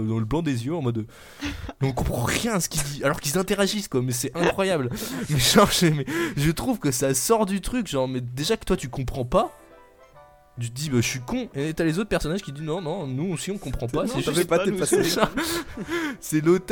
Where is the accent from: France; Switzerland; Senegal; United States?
France; c'est parce qu'on est français et qu'on comprend.